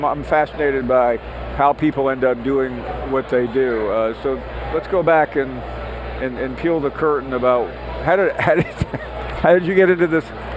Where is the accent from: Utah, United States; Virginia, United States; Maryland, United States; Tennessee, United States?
Tennessee, United States; Memphis; I mean, growing up in Memphis, going through Nashville on the way to college.